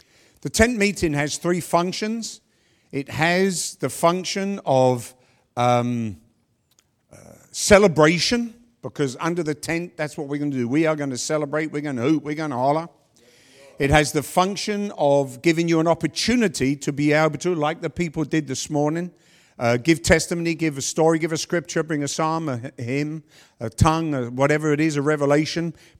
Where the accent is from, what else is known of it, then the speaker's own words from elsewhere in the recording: London, United Kingdom; In our culture growing up in London, we're not a very touchy-feely bunch or anything, but I used to kiss all my relatives, female relatives, on the lips.